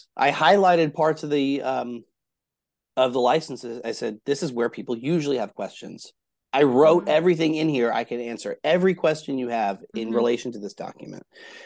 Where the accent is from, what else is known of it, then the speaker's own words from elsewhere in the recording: Atlanta, Georgia, United States; particularly growing up in Atlanta